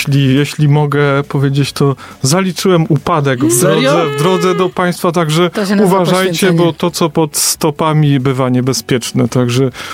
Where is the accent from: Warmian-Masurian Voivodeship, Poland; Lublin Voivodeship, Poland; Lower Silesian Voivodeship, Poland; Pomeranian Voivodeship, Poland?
Pomeranian Voivodeship, Poland; Puck; born there; now in Wejherowo, Poland; Urodziłem się w Pucku, mieszkam w Wejherowie. Rodzice jakby tutaj okolice Pucka i właśnie Wejherowa